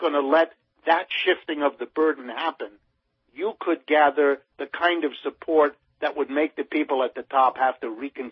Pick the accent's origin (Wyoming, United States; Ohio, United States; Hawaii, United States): Ohio, United States; Youngstown; born there; I was born in Youngstown, Ohio, which is like a poster child of the very disaster we're talking about.